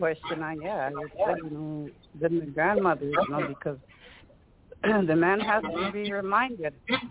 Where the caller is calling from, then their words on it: Montana, United States; I'm calling in from the Pawnee Nation Reservation here in Northwest Montana.